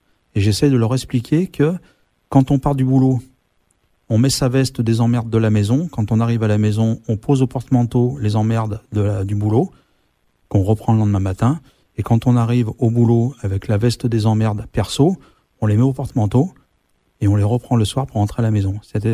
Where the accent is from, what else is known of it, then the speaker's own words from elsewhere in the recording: France; Donc on peut dire chez nous en France, les entreprises sont très très bien soutenues par le gouvernement et l'État.